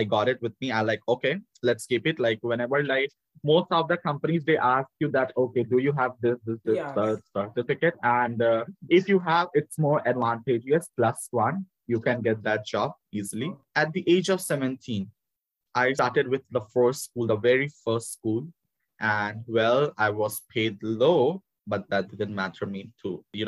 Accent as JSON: {"language": "English", "country": "India", "accent": "Indian", "said": "At that time, my accent was not this. My accent was totally different. It was an Indian accent at that time."}